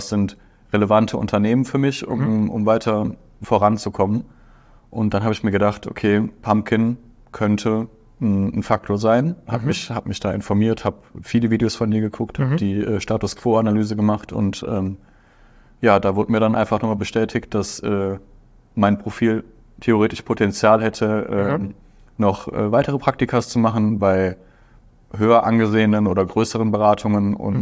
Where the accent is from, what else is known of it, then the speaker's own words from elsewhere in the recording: Aachen, North Rhine-Westphalia, Germany; Ich komme aus Aachen.